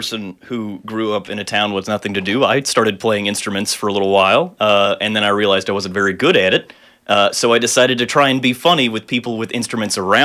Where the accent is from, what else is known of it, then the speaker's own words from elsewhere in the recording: Montgomery, Alabama, United States; I'm from the great city of Montgomery, Alabama, where civil rights were born and died.